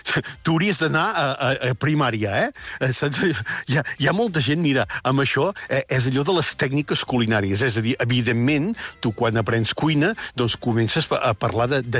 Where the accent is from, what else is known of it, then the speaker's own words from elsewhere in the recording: Catalonia, Spain; Jo que sóc de la Garrotxa